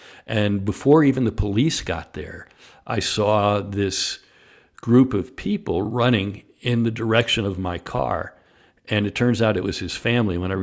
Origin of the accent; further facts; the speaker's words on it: New York, United States; Is I grew up in New York, a white kid in New York.